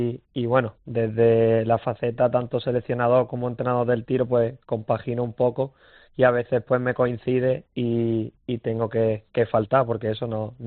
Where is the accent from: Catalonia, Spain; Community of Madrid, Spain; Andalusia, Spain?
Andalusia, Spain; Málaga; Yo soy de Nueva Málaga